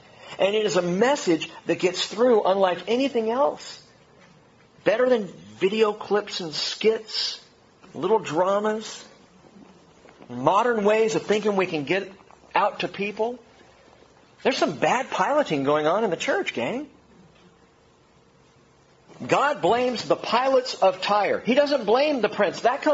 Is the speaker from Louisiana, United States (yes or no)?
no; California, United States; growing up in Southern California, child of suburbs of L.A., you know, there was a time in my life where I was like, yeah, I live in L.A.